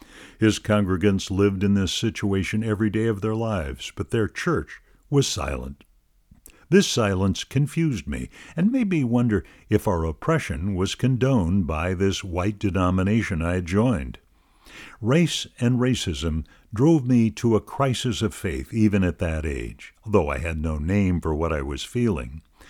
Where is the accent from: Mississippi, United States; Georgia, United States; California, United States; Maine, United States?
Mississippi, United States; Jackson; I was born in Mississippi in 1952 when Jim Crow segregation was still very much alive, and became acquainted with the Lutheran Church Missouri Synod when I was 9 years old. I was baptized at the age of 10 at St. Paul Lutheran Church in Jackson, Mississippi